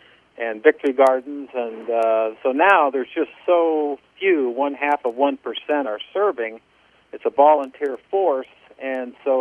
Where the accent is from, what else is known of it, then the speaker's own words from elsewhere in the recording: Red Oak, Iowa, United States; and then we grew up in Red Oak. That's where we live.